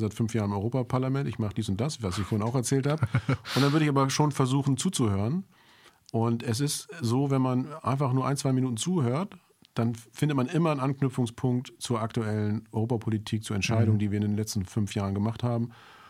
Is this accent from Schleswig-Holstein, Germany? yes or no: yes; Ratzeburg, Schleswig-Holstein, Germany; ich bin an der Lübecker Bucht jetzt zu Hause, das ist total gut, vor allem dann, wenn die Touristen nicht so da sind, da am Strand. Ich komme aus Ratzeburg, das hat so diese Kombination von Wäldern und Seen